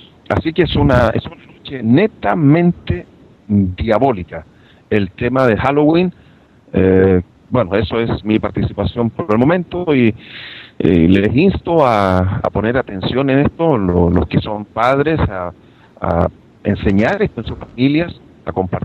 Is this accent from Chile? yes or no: yes; Chile; sé que en mi país de Chile